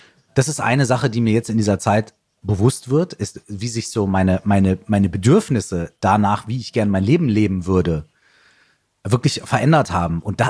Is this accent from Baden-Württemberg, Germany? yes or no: no; Minden, North Rhine-Westphalia, Germany; ich bin nicht in der Großstadt aufgewachsen. Ich bin in einer kleinen Stadt, also Minden hat irgendwie knapp unter 100.000 Einwohner.